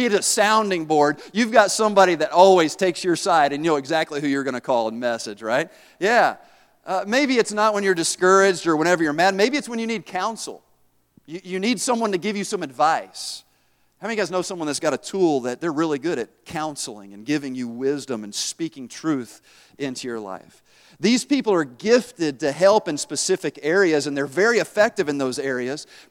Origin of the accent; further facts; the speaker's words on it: Tennessee, United States; Now, I'm from Tennessee, and we used that word a lot when I was down there, right?